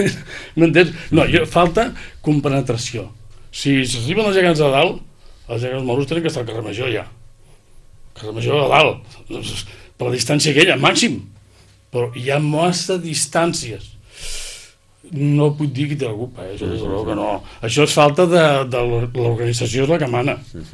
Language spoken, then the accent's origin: Catalan; Sant Feliu, Catalonia, Spain; Per lletjos que siguin, són els del meu poble. Són els de Sant Feliu, són els d'aquí.